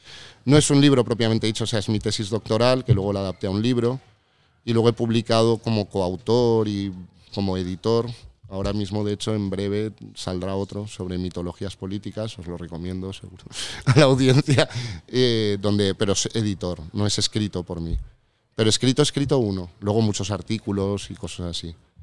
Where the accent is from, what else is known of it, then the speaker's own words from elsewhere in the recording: Valencia, Valencian Community, Spain; born there; also born or lived in Cuba / Mexico; cuando yo nací mis padres vivían en Cuba. Yo nací en Valencia en verano, pero pues a los 2-3 meses me fui a Cuba, pero de Cuba no recuerdo nada. Con 2 años me fui. Y luego viví en México, también muy pequeño